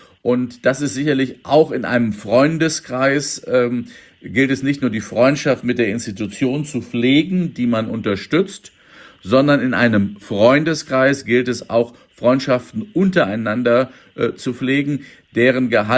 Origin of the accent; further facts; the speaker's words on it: Minden, North Rhine-Westphalia, Germany; Aber wenn Sie mal meine Heimatstadt Minden angucken oder die ländlichen Kulturfördervereine, die Heimathäuser etc.